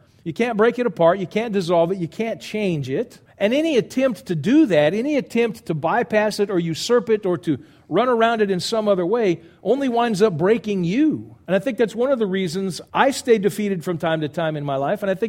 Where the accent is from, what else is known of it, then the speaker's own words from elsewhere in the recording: Texas, United States; We're from Texas. We make our own rules and our own regulations.